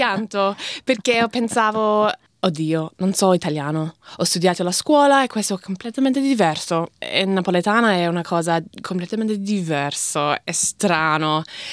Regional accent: Sydney, New South Wales, Australia; vengo da Sydney. Sono stato qua in Melbourne per un anno per lavoro

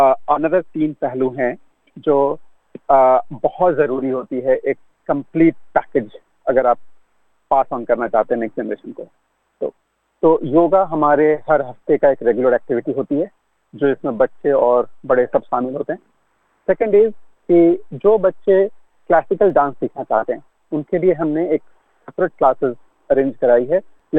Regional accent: North India, India; जैसे मैं 2 Indian languages बोलता हूँ, जबकि मैं नॉर्थ इंडियन हूँ।

